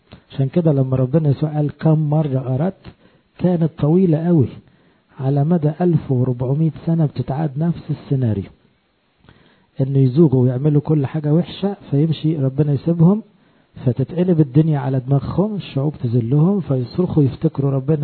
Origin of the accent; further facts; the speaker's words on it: Egypt; دي حاجة فخر لينا كمصريين أن موسى النبي مصري الجنسية